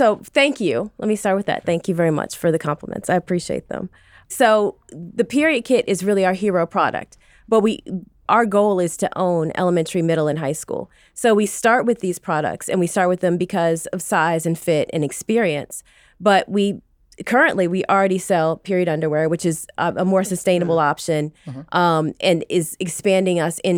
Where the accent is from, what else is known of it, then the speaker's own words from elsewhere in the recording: the South, United States; Frankly, we're from the South, and so there's some biases there.